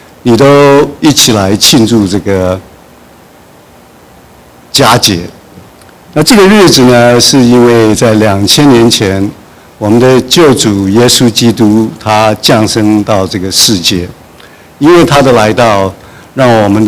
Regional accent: China; now in United States; 其他20%大概是我们中国人，我开玩笑。

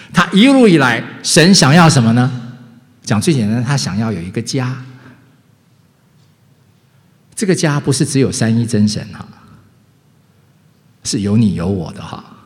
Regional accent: Taiwan; 我是从台湾出生长大的哈，我要当兵啊

